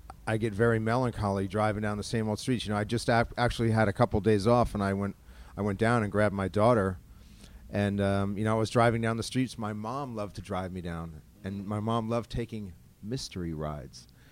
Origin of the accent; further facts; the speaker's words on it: New Jersey, United States; You know, for Robert and I, growing up in South Jersey, it was just Tom Sawyer, you know, just full of hiking and camping and fishing and just being a kid